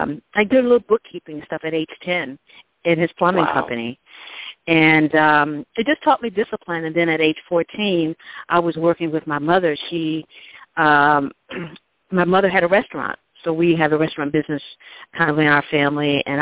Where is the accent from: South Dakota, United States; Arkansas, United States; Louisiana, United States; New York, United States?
Arkansas, United States; Stuttgart; I'm actually originally from Arkansas, the great